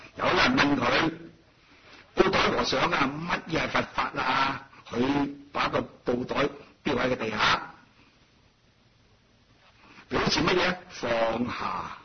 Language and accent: Chinese; China; 我们中国人讲，读万卷书，行万里路